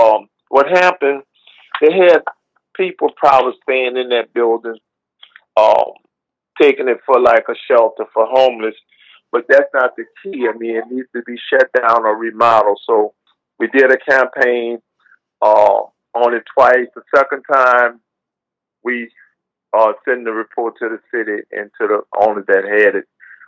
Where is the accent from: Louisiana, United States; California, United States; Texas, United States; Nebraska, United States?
Louisiana, United States; New Orleans; I'm originally from New Orleans. As a matter of fact, I'm originally from the Lower Ninth Ward right here where I was born in 1954 in lower part of the Ninth Ward.